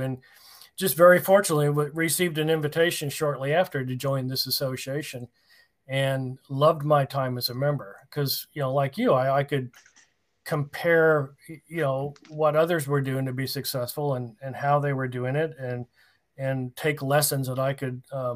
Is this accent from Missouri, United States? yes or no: yes; St. Louis, Missouri, United States; Met my wife there, and you know, the Carolinas have been my home ever since. I'm originally from St. Louis area.